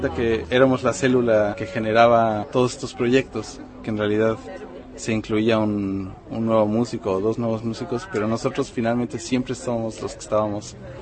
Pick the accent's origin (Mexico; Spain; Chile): Mexico; Yo soy de México y ahí hemos tocado en 1000 proyectos